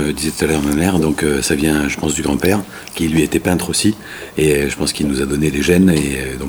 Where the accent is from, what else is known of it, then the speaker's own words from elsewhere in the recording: Montfrin, Occitanie, France; also born or lived in Nîmes; on est tous originaires de Montfrin et mon prénom est provençal puisqu'il n'y a pas de C à la fin … Donc voilà, je suis né à Nîmes.